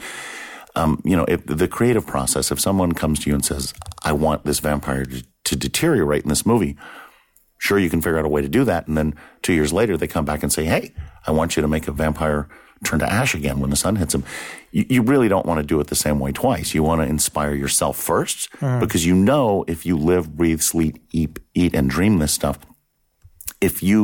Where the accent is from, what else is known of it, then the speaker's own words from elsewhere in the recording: Texas, United States; But, you know, back then in the 60s, growing up in Texas, there was no Stan Winston School of Character Arts.